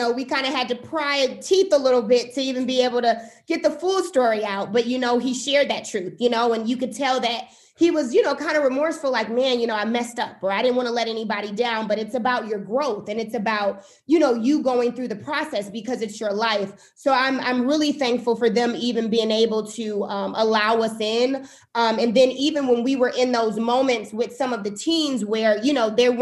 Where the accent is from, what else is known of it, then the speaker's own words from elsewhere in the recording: Milwaukee, Wisconsin, United States; So I am a Milwaukee native where I grew up in Milwaukee.